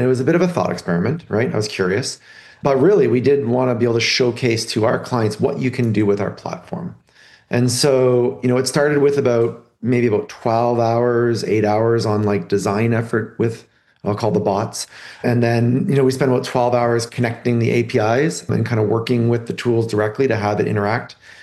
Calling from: Burlington, Ontario, Canada; I'm joining you from just outside Toronto, Ontario, in a little town called Burlington.

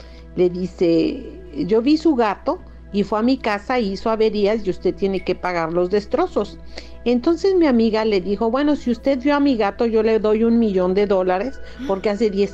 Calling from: Canada; de Canadá.

